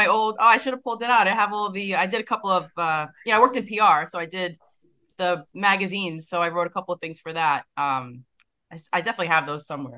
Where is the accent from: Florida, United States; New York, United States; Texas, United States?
New York, United States; I came from New York, so obviously we have, you know, we had our own 9/11 attacks here.